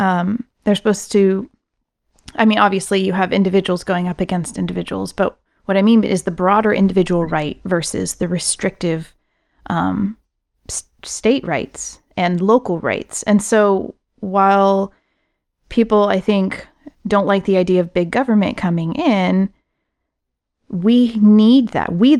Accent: United States; it does not make me feel good as an American.

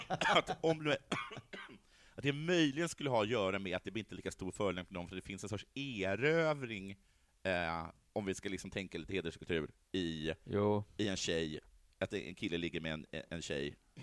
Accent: Sweden; Tänkte gå tillbaka då till hur jag är som svensk arbetskamrat.

